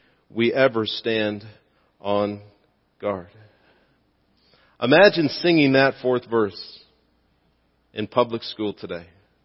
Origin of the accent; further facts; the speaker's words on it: Canada; I've been born and raised in Canada. I love the country.